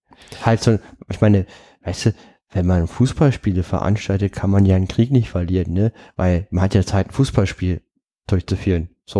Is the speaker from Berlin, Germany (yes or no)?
yes; Berlin, Germany; Ich möchte mal als Berliner erwähnen, ich finde das gut, dass es in Berlin ist.